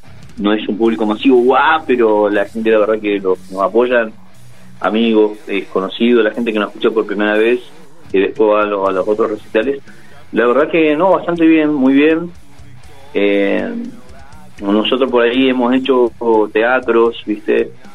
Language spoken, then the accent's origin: Spanish; Neuquén, Argentina; Nosotros somos de acá, de Neuquén, capital. De acá, de la Capi. Así que bien al sur, con bastante calor hace hoy.